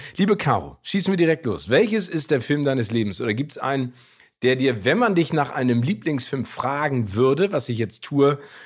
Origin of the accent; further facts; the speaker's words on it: Hamburg, Germany; wie in meiner Heimatstadt im wunderschönen Hamburg.